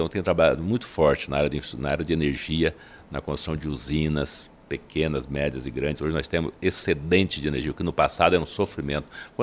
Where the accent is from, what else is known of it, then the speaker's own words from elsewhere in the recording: Santa Catarina, Brazil; born there; also born or lived in Paraná / Rondônia; Nasci em Santa Catarina, fui para o Paraná, morei no Paraná um período. Do Paraná surgiu uma oportunidade, fui para Rondônia. Estou lá há 36 anos, né, em Rondônia.